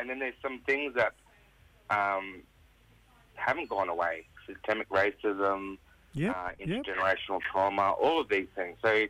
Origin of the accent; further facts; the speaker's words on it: Northern Territory, Australia; now in Darwin, Australia; Pitjantjatjara Yankunjatjara Puram. I'm from Central Australia originally, and now I'm on Larrakia Country in Darwin.